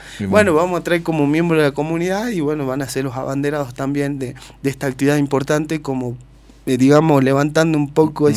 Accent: Argentina; como argentino

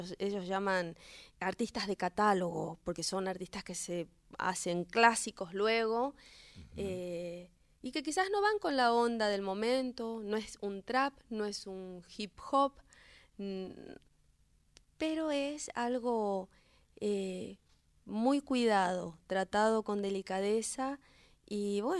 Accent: Clorinda, Formosa, Argentina; Yo, de Clorinda Formosa.

